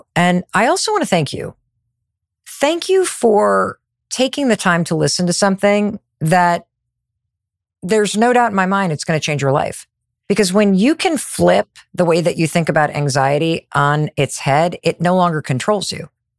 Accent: Michigan, United States; moved away as an adult; No, I'm from Michigan. No kidding. Yeah, that's where I grew up. And then came east for college and law school, met my husband out here.

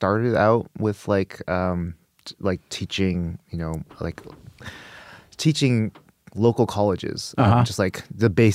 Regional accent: Westborough, Massachusetts, United States; Right outside of Worcester.

